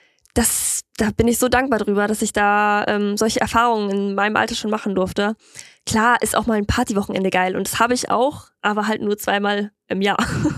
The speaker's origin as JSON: {"language": "German", "town": "Ingolstadt", "region": "Bavaria", "country": "Germany", "tie": "born or raised there", "also_born_or_lived": "Worms", "said": "Ich bin geboren in Worms und aufgewachsen in Ingolstadt."}